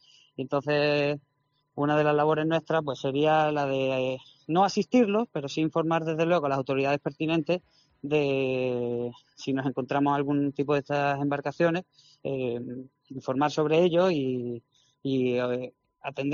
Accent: Melilla, Spain; born there; now in El Puerto de Santa María, Spain; Pues yo nací en Melilla, y Ciudad Autónoma de Melilla, y vivo actualmente en el puerto de Santa María, en Cádiz.

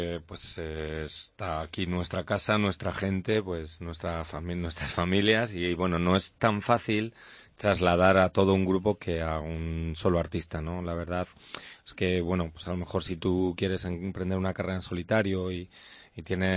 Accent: Zaragoza, Aragon, Spain; Además somos hijos predilectos de Zaragoza, no nos vamos a ir ahora

